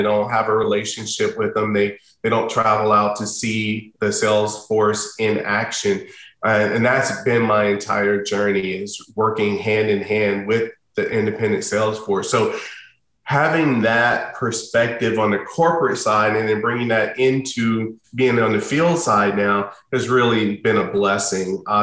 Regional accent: Somerset, New Jersey, United States; also born or lived in Elizabeth; And I was born and raised in New Jersey, born in Elizabeth, New Jersey, grew up in Somerset, New Jersey.

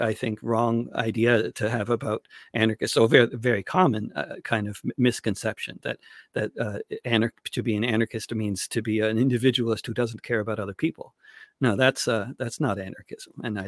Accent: New York, United States; I learned very early because I grew up in the New York area and everybody jaywalks, nobody pays attention to the lights.

